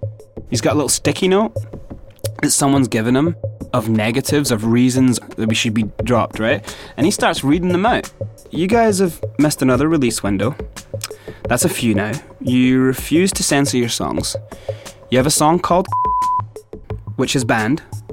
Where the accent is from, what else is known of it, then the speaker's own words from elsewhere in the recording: Scotland, United Kingdom; I stepped on stage and I just said … I'm Scottish.